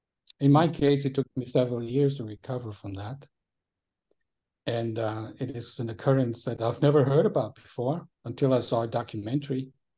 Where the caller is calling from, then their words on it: Austria; I am tuning in from Austria today